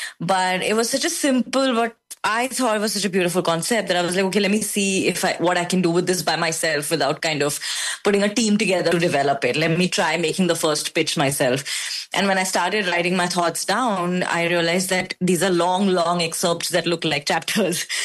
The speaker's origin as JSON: {"language": "English", "country": "India", "tie": "born or raised there", "said": "I grew up in India, and in the Hindi film industry, romance is huge."}